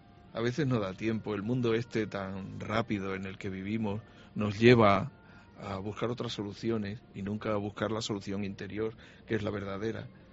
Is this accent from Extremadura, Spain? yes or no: yes; Torre de Don Miguel, Extremadura, Spain; algunos textos que tenía por ahí guardados hablan de mi pueblo, de Torre de Don Miguel